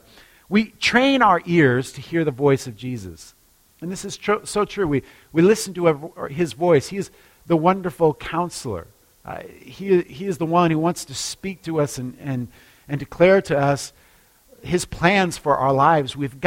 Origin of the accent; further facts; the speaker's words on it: Alaska, United States; I remember growing up in Alaska, and in our neighborhood, there were a lot of different families